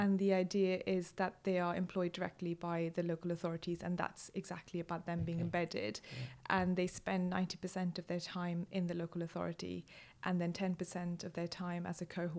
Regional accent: India; And I grew up in India

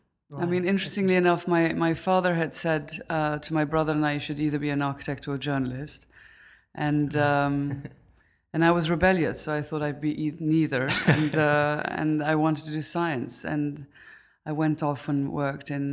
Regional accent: Switzerland; also born or lived in United States; I've got an Austrian father, a German mother, and a British passport. And I grew up in Switzerland.

